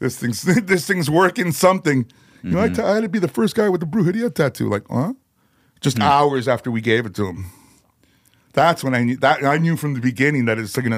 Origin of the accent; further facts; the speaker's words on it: Chicago, Illinois, United States; born there; I was born in Chicago.